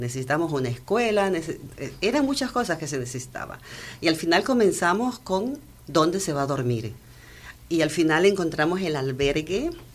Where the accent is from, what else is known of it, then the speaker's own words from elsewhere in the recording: Ecuador; now in Germany; yo soy de Ecuador. Y vivo hace 38 años en Alemania. Uh-huh. Casada y tengo dos hijos.